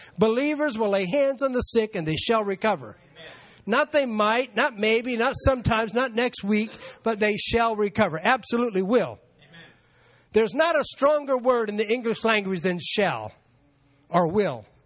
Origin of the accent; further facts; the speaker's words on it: Florida, United States; I grew up in Florida.